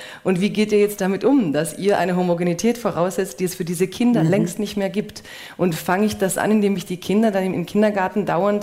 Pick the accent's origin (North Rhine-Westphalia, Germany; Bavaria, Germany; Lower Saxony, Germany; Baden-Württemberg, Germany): Baden-Württemberg, Germany; Stuttgart; ich sage dann, ich komme aus Stuttgart.